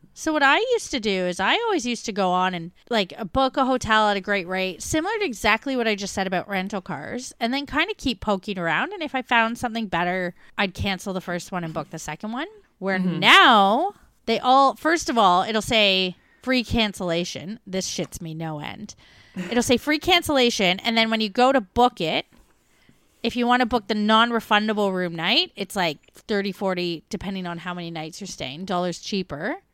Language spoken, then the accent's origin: English; Melbourne, Victoria, Australia; We're from Melbourne.